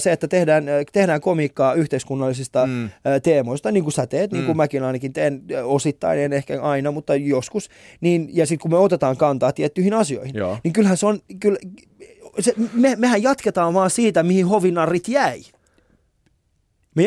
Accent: Vantaa, Uusimaa, Finland; siis mä oon kasvanut siis Koivukylään. Mä oon hengailu eniten Koivukylässä, koska se on ollut se paikka niin kuin lähellä sitä Havukoskea. Niin Vantaan Koivukylässä, niin hengailu siellä.

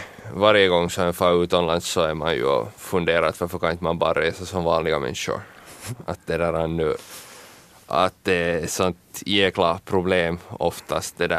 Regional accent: Finland; men det där målen är inte liksom hemma i Finland i princip för mig för tillfället

